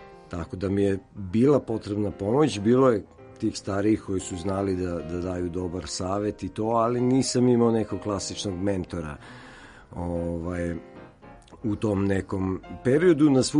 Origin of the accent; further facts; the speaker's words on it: Zaječar, Zaječar District, Serbia; ja sam u Zaječaru, pošto sam se tamo sam odrastao